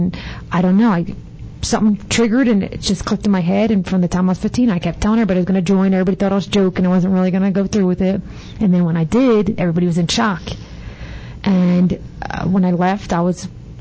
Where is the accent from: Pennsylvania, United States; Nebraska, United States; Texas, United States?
Pennsylvania, United States; Philadelphia; accent: Philadelphia; I'm from Philly, if you can't tell by the accent.